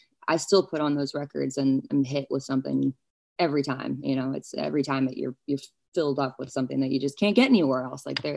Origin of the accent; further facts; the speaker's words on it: New York, United States; Cause I grew up in New York